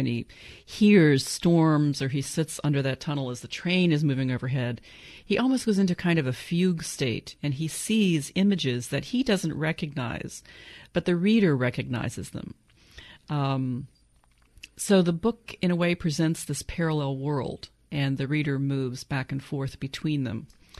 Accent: United States; Well, I think I'm an American writer.

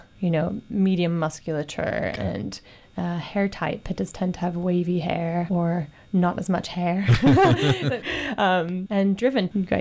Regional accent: England, United Kingdom; And I grew up in England too, and we did this.

